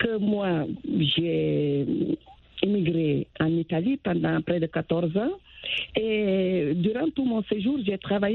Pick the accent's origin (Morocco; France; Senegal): Senegal; also born or lived in Italy; Ben, je viens du Sénégal.